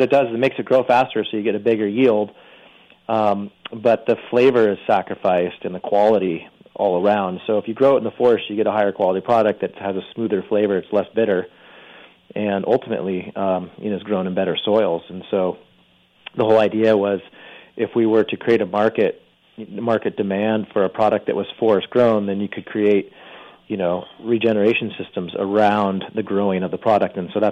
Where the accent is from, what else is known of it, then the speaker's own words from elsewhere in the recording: California, United States; I was someone who suffered most of my life from pretty extreme allergies, hay fever, you know, growing up in California.